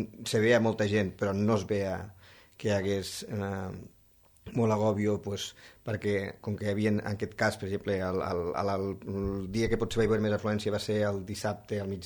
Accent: Falset, Catalonia, Spain; quan deies, soc de Falset, bon vi a Falset, no?

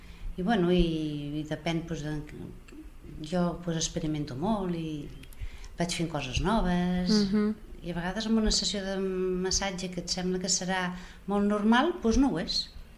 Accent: Barcelona, Catalonia, Spain; sóc de Barcelona i conec més gent, més escoles.

